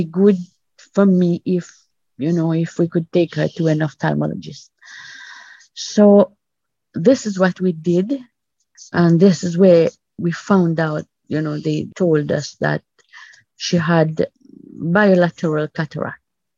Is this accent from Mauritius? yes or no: yes; Mauritius; I'm from the East Coast of Africa and he's from Jamaica.